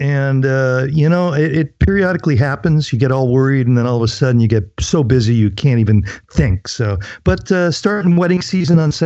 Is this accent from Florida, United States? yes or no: no; Sacramento, California, United States; from Sacramento, California.